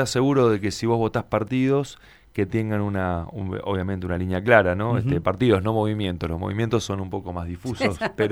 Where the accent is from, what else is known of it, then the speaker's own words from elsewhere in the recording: Santa Fe, Argentina; nosotros somos argentinos, los santafesinos